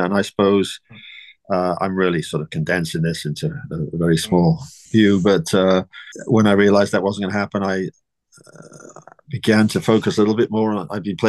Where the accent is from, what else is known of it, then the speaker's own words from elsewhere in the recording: Penarth, Wales, United Kingdom; I was brought up in a town called Penarth, which is just outside of Cardiff in South Wales. So I've always lived in Wales. I've travelled, been itinerant for the vast majority of my life, but I've always come back home to Wales.